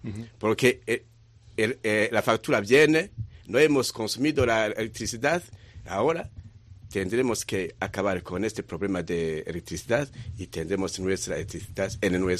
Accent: Burundi; also born or lived in Cameroon; now in Madrid, Spain; Yo soy de Burundi.

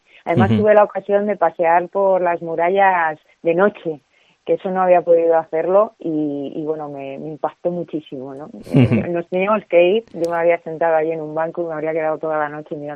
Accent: Madrid, Community of Madrid, Spain; Yo soy madrileña, adoro Madrid y me encanta Madrid

